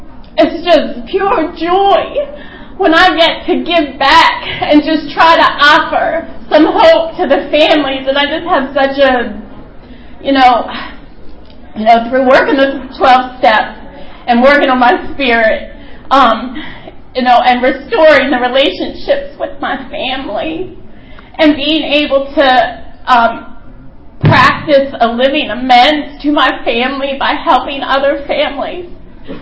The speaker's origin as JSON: {"language": "English", "country": "United States", "tie": "born or raised there", "said": "So I grew up in Carroll County in a nice suburban area."}